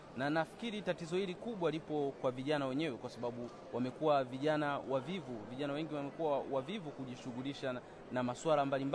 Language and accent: Swahili; Tanzania; natoka Tanzania.